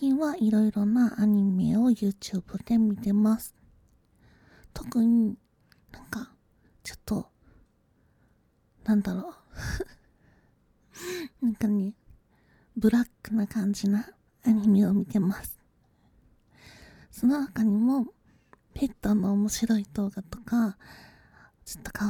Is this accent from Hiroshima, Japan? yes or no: no; Aichi, Japan; also born or lived in Kanto; 出身地は愛知県です。最近までは関東に住んでいたので、